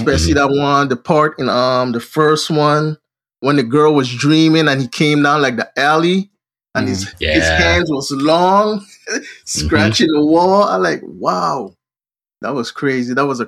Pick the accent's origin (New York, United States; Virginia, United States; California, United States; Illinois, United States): Virginia, United States; Back when I was when I was growing up in Virginia